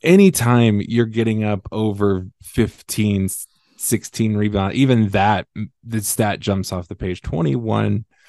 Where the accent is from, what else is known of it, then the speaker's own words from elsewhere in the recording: Roseburg, Oregon, United States; They had from my hometown of Roseburg, they had Clay Matthews